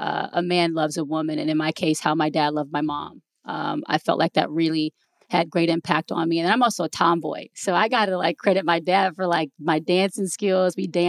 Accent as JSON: {"language": "English", "town": "Atlanta", "region": "Georgia", "country": "United States", "tie": "born or raised there", "also_born_or_lived": "Fort Hood, United States / Germany / Monterey, United States", "said": "Decatur, Riverdale, Georgia is where I spent predominantly like most of my life growing up in Atlanta, Georgia. And then again, being a military baby, I lived in places like Germany. I lived in Monterey. I was also born in Fort Hood, Texas"}